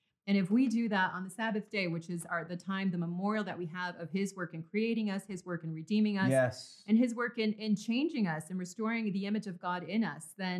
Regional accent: Argentina; so then I was like, oh, I'm from Argentina.

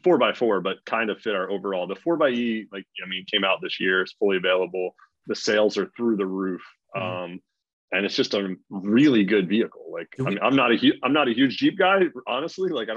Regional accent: East Coast, United States; I'm from the East Coast. Like, Northeast, you do not need a TRX.

